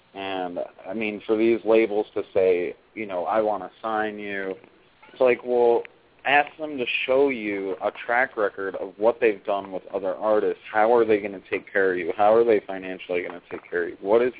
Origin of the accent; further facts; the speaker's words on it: Cleveland, Ohio, United States; I'm from Cleveland, Ohio.